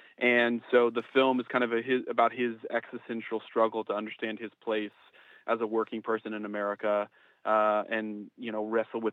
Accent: New York City, New York, United States; So we're from New York City.

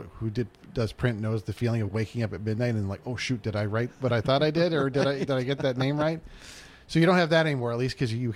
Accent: Calgary, Alberta, Canada; born there; also born or lived in Fort Collins, United States; So it's a long route, but I was born in Calgary, Canada.

